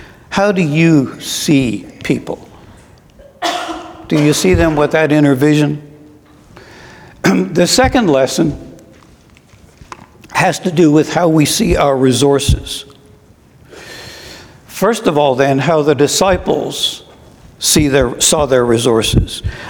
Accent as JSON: {"language": "English", "region": "Scotland", "country": "United Kingdom", "tie": "born or raised there", "moved": "yes", "said": "I was born and raised in Scotland, and I've only been back there once."}